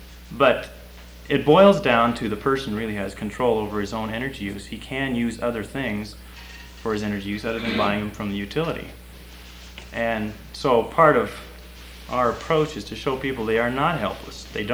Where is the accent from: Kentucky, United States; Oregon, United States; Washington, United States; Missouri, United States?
Oregon, United States; Gladstone; we're from Portland area, Gladstone in particular.